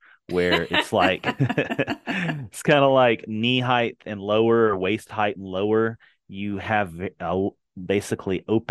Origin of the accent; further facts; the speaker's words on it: Tennessee, United States; But I mean, so I grew up in Tennessee, and, you know, even for my parents, it would die back to the ground every year and then reemerge in the spring.